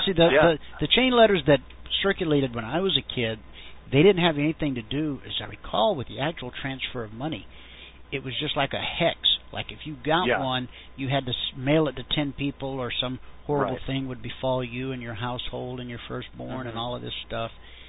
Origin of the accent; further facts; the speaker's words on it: the South, United States; I mean, I grew up in the South, and so things are a little different in the South than the rest of the world